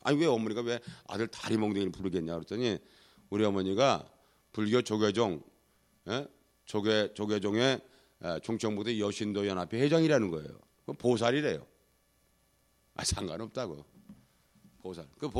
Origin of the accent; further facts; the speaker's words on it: Daejeon, South Korea; 저는 거기 바로 옆에 대전입니다.